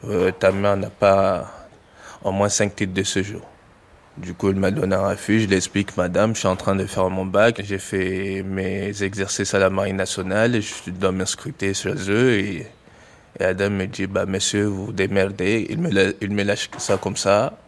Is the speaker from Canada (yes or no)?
no; Mayotte; born there; Alors que je suis né à Mayotte, j'ai fait des études ici.